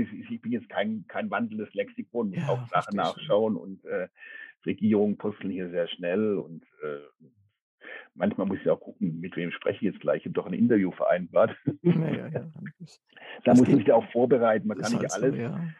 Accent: Germany; accent: German; Also meinen deutschen Akzent hört man in jeder Sprache raus.

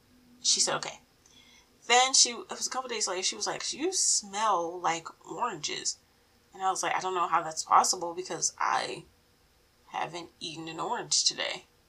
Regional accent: Baltimore, Maryland, United States; born there; So for me, I was born in Baltimore, and downtown is the Archdiocese of Baltimore

